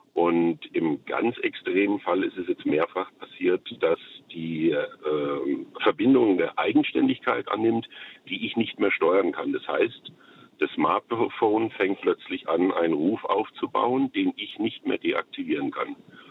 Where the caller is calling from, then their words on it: Tauberbischofsheim, Baden-Württemberg, Germany; ich bin aus Tauberbischofsheim.